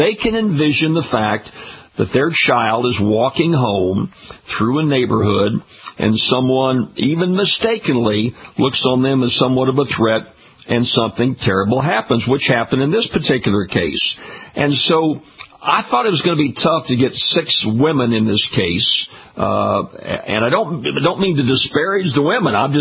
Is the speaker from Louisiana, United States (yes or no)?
yes; Baton Rouge, Louisiana, United States; I was at a concert here in Baton Rouge, my hometown, listening to some great country Texas music.